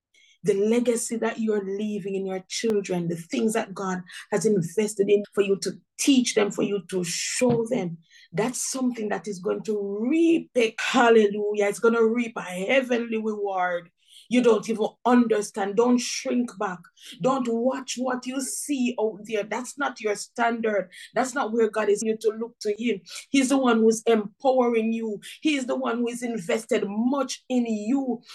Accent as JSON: {"language": "English", "country": "Jamaica", "tie": "born or raised there", "moved": "as an adult", "said": "I'm a Jamaican by birth, and that's where I lived for many years until 2015."}